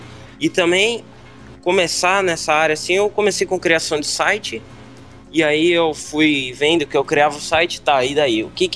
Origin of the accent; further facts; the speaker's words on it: Nazaré Paulista, São Paulo, Brazil; Sou de Nazaré pessoal. Paulista, interior de São Paulo.